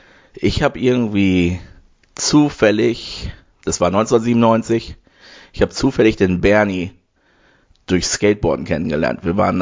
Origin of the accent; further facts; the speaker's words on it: Oberhausen, North Rhine-Westphalia, Germany; moved away as an adult; now in United States; Ende 1980 geboren, also jetzt gerade 42 werden wir das aufnehmen. Und ich komme ursprünglich aus Oberhausen und lebe jetzt seit knapp 20 Jahren in den USA.